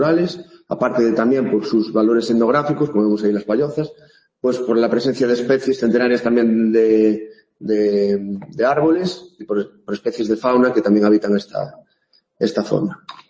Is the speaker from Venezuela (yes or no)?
no; Begonte, Galicia, Spain; yo soy de Begonte, pertenezco a esta zona, al Pagar Real Adratámoga, es un LIC, lugar de interés comunitario